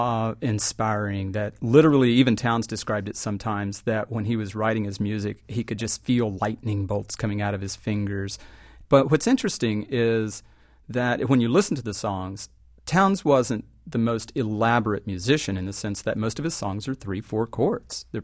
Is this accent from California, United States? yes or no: no; Texas, United States; The Elm Fork kind of meanders its way right in between, and I grew up right on the Elm Fork.